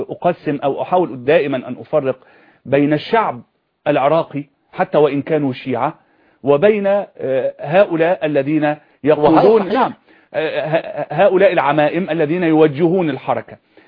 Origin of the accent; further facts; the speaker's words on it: Egypt; عندنا في مصر ما شافوهم شو هم بيسرقوا، شافوهم هم بيتحاسبوا